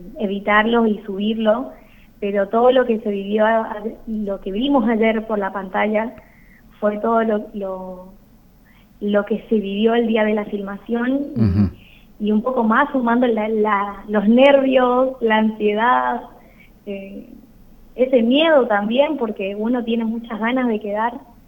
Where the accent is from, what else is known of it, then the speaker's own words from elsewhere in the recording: San Miguel, Corrientes, Argentina; now in Corrientes, Argentina; soy de San Miguel, nací ahí, me malcrié ahí también. Hace 4 años y medio más o menos que me mudé a Corrientes Capital para estudiar. Y desde ahí que estoy viviendo en Corrientes, pero sí, tengo el corazón y el alma sanmigueleña.